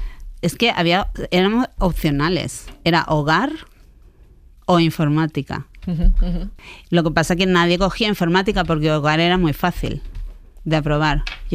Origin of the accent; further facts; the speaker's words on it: Marbella, Andalusia, Spain; Pues yo crecí en Marbella.